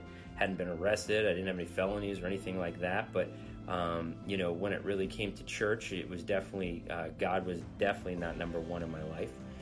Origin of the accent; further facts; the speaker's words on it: Florida, United States; I was born and raised here in Florida, and I was raised Catholic.